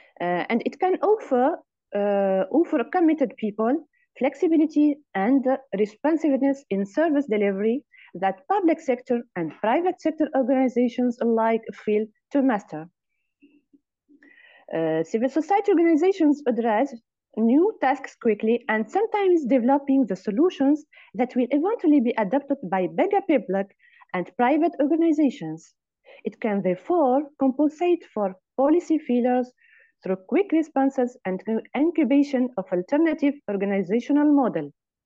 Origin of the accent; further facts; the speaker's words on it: Tunisia; English is a second language; from Tunisia. I'm high technician in microbiology, specialized in the diagnosis of tuberculosis in Tunis.